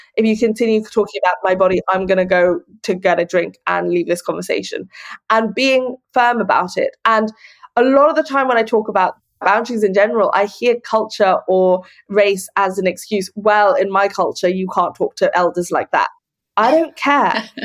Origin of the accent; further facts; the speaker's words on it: Hong Kong; And growing up in Hong Kong exacerbated the insecurities around my size, because there's such a stereotype of being Chinese, meaning being thin.